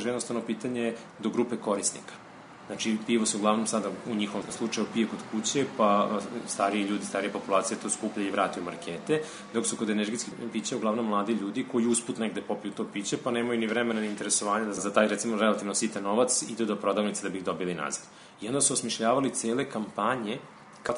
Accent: Novi Sad, Vojvodina, Serbia; a nažalost u mom rodnom gradu Novom Sadu sam imao tu situaciju da pogledam

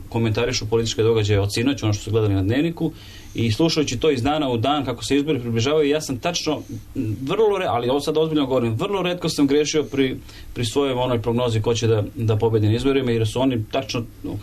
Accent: Kaluđerica, Belgrade, Serbia; ja sam inače iz Kaluđerice

